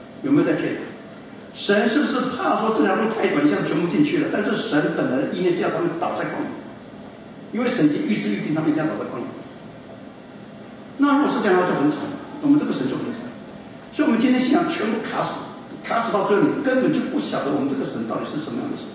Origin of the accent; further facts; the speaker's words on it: Taiwan; 我小时候在台湾，我们生长在台湾的海岛